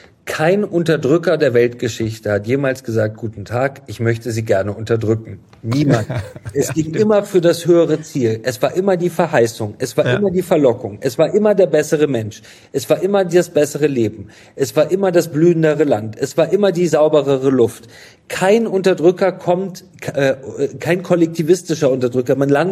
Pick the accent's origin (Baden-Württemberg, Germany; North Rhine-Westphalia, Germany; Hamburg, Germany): Hamburg, Germany; als Hamburger und HSV-Fan hasse ich den FC Bayern leidenschaftlich.